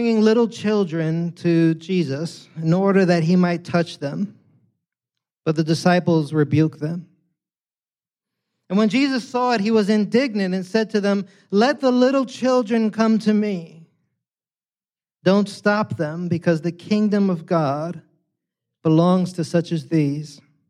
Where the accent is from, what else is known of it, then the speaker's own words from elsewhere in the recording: Bronx, New York, United States; now in California, United States; When I came out here, if you're not familiar, I'm a kid from the Bronx